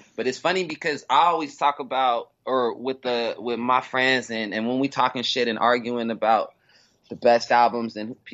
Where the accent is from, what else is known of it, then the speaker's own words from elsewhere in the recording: Seattle, Washington, United States; Both these guys are from the neighborhood that I grew up in the Central District in Seattle.